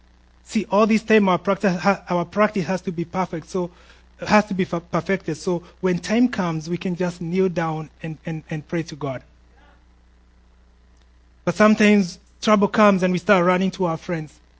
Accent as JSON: {"language": "English", "country": "Kenya", "said": "Ma, I'm tough, you know. I'm Kenyan, I got this, right?"}